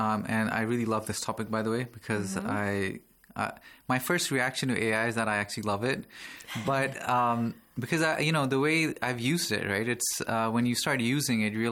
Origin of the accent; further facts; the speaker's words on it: Pakistan; I've lived in different parts of the world. Originally, I'm from Pakistan.